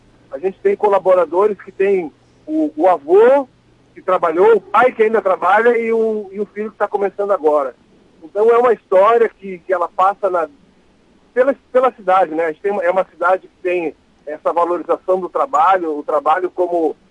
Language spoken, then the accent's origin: Portuguese; Rio Grande do Sul, Brazil; os valores que nos fazem como gaúcho, né? A nossa identidade gaúcha é em cima disso.